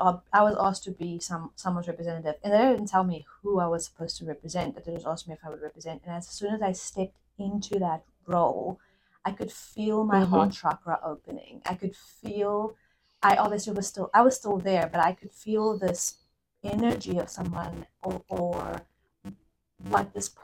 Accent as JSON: {"language": "English", "country": "South Africa", "said": "that's really cool, because I'm from South Africa."}